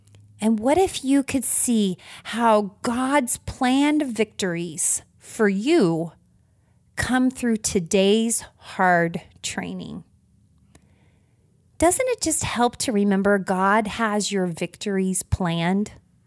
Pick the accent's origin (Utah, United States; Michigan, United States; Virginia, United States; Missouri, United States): Missouri, United States; little pit stop in Sikeston, Missouri. Shout out to Missouri girls. I am in your state right now. Oh, my home state. Good to be back home.